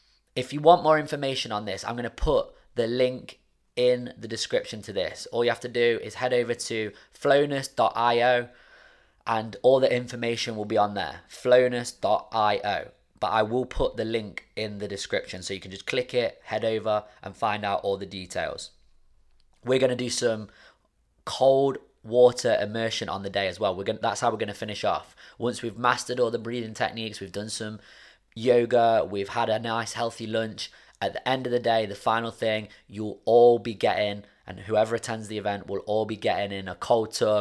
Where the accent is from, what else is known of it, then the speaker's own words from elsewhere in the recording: Nottingham, East Midlands, United Kingdom; Jane is based here in my hometown of Nottingham in the UK.